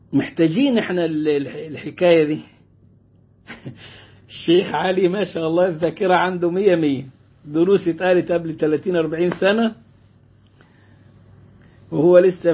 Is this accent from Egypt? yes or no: yes; Egypt; قلت له لا أنا من مصر